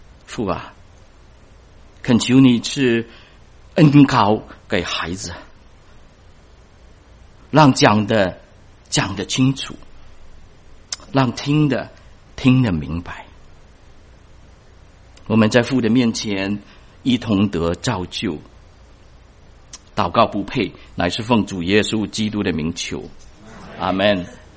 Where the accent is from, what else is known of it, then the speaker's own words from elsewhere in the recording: China; 我们中国人啊都有说啊天有不测的风云啊